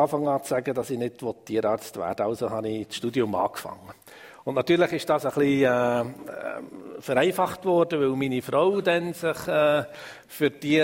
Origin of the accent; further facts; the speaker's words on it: Affoltern im Emmental, Bern, Switzerland; Ich bin in Zaffolter im Emmental aufgewachsen. Das ist 20 Kilometer von hier.